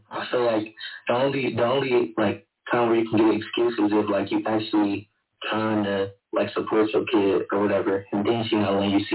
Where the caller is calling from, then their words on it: Cleveland, Ohio, United States; I'm from Cleveland.